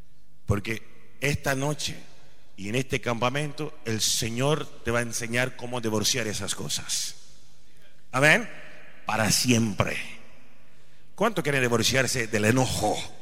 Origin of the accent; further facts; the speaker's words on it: India; Spanish is a second language; nací en la India. Y cuando crecía tenía mucho interés en religiones